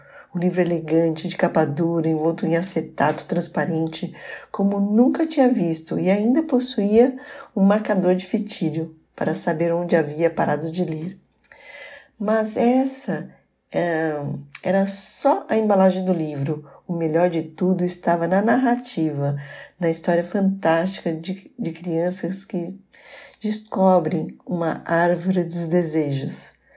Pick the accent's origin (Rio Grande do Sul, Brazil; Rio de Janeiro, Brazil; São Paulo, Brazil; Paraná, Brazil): São Paulo, Brazil; born there; nasci em São Paulo, capital, cidade de muitos imigrantes de vários países. Sou neta de avós lituanos que tiveram que romper a barreira do idioma para aprender o português. E hoje é o idioma que me dá identidade.